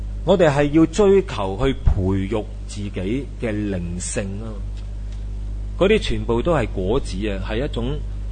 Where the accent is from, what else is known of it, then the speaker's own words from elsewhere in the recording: China; 觉得我们中国人的说话真的很难听啊